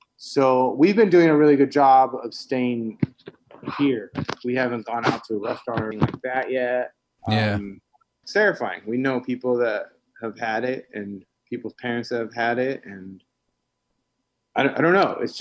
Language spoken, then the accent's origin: English; California, United States; now in Kentucky, United States; I'm proud to be a Kentuckian now, and I've been here for almost 8 years, and I grew up in California